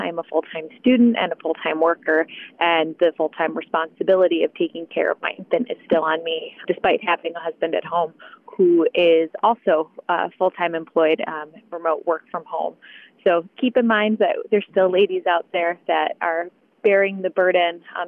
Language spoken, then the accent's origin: English; Ransomville, New York, United States; I am from Ransomville, New York.